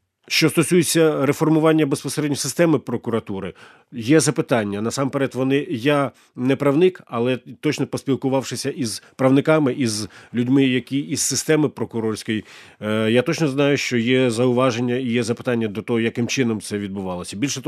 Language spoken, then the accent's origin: Ukrainian; Cherkasy Oblast, Ukraine; Коли і на моїй рідній Черкащині те саме, що і в місті Києві, в столиці України